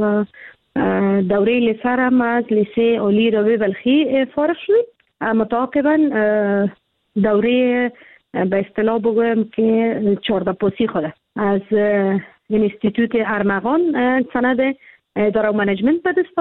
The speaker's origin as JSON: {"language": "Persian", "region": "Kabul", "country": "Afghanistan", "tie": "born or raised there", "said": "متولد کابل هستم. در کابل زاده شدیم، در کابل کلان شدیم، درس خواندیم"}